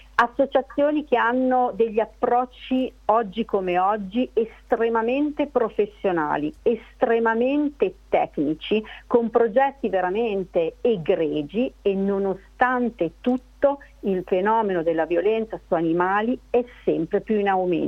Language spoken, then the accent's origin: Italian; Modena, Emilia-Romagna, Italy; Di Modena.